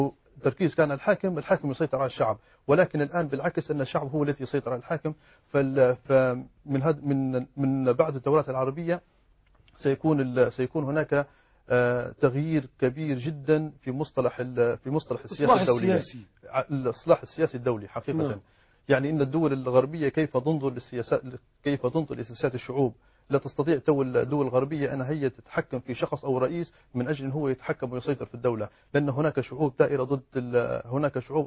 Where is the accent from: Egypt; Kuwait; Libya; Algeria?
Libya; فمحصلناش الفرصة احنا كليبيين ان نعبر عن رأينا